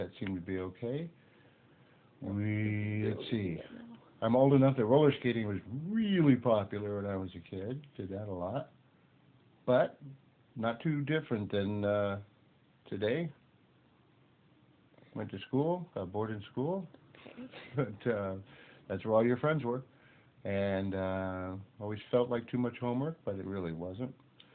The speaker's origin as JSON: {"language": "English", "town": "Ventura", "region": "California", "country": "United States", "tie": "born or raised there", "said": "I grew up in Ventura here, just like you, but quite a while ago."}